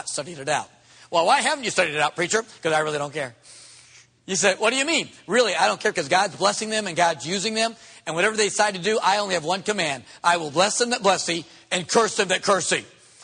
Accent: United States; I'm glad I'm an American, and I'm glad we have the freedoms we do.

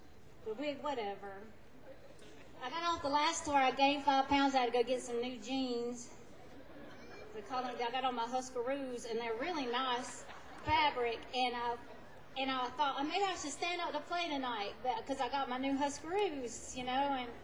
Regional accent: Florida, United States; born there; I was born down in Central Florida to my mother, who was a hillbilly singer from Charleston, West Virginia.

